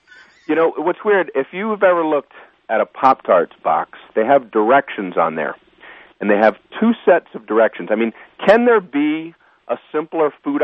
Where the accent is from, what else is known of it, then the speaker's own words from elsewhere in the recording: Florida, United States; I'm from Florida, and after the last election, I felt like I was going around the country doing my apology tour. Sorry about my state, everyone.